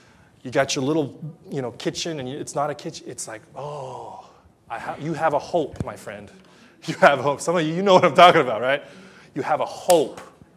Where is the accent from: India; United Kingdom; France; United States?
United States; Los Angeles, California; We're going to go there in May, and I'm from Los Angeles, and in Los Angeles is the home of the Mickey Mouse, Disneyland.